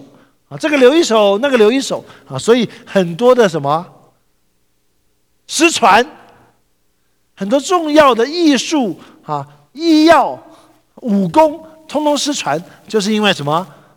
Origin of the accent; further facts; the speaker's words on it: Taipei, Taiwan; now in North America; 我是从台北来的，台北是一个 很方便的地方